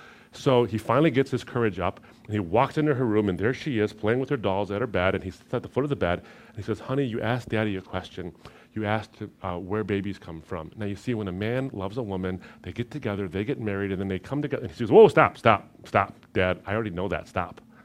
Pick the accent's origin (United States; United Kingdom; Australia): United States; Michigan; I'm from Michigan too, so I have lots of sweaters.